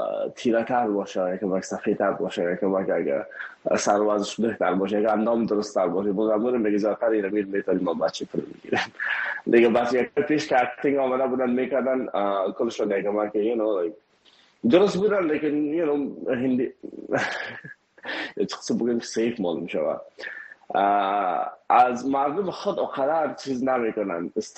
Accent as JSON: {"language": "Persian", "country": "Afghanistan", "moved": "yes", "lives_now": "India", "said": "ما یک مهاجر بودیم مثل تمام مهاجرهایی که از افغانستان ایلا کردیم ما آمدیم طرف هندستان ما غریب بودیم"}